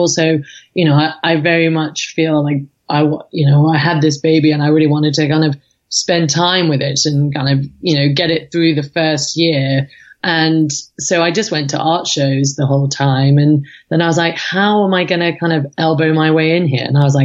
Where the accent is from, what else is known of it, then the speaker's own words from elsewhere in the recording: England, United Kingdom; now in United States; And I come from England and Europe, essentially.